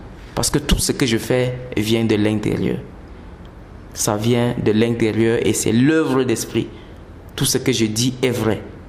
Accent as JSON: {"language": "French", "town": "Mora", "region": "Far North", "country": "Cameroon", "tie": "born or raised there", "said": "Mora qui est ma ville natale."}